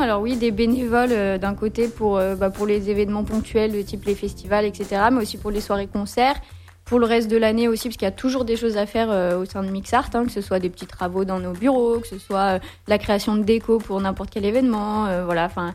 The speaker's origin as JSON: {"language": "French", "region": "Auvergne-Rhône-Alpes", "country": "France", "lives_now": "Grenoble, France", "said": "moi, à l'origine, je suis savoyarde et puis j'ai débarqué à Grenoble pour les études en communication"}